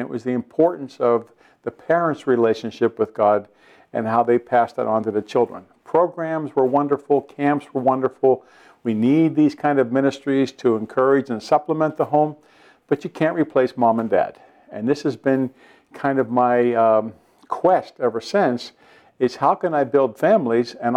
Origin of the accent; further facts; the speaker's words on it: Pennsylvania, United States; I grew up in Western Pennsylvania near Pittsburgh.